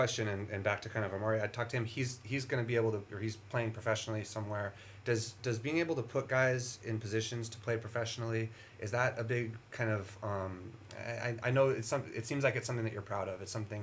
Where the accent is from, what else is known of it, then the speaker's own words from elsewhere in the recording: Cayucos, California, United States; I grew up in Cayucas.